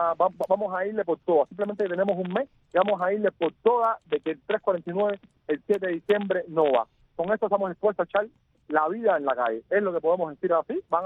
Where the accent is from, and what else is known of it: Cuba